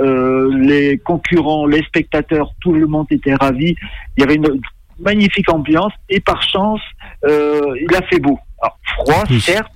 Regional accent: Paimpol, Brittany, France; Moi, je suis né à Paimpol. Je suis resté pendant 20 années, enfin toute mon enfance, mon adolescence, à Paimpol, tout simplement.

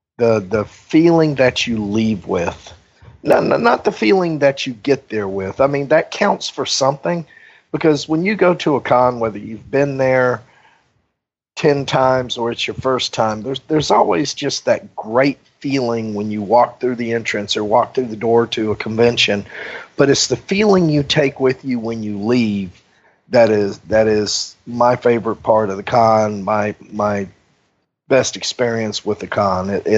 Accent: Pensacola, Florida, United States; I grew up in Pensacola, so we went over there.

